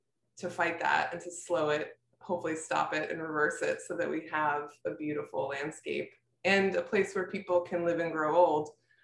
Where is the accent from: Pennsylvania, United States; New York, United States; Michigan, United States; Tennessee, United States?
Michigan, United States; moved away as an adult; now in New Orleans, United States; Yeah, I grew up in Michigan and moved here to go to Tulane, and I arrived just 3 days before Katrina hit.